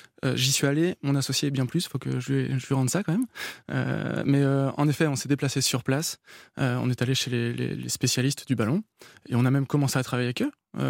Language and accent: French; Nantes, Pays de la Loire, France; on en parle au club du FC Nantes, puisqu'on est nantais